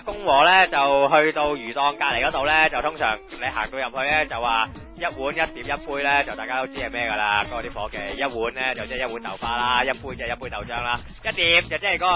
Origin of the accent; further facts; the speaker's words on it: Hong Kong; 我哋香港人咧就好幸福噶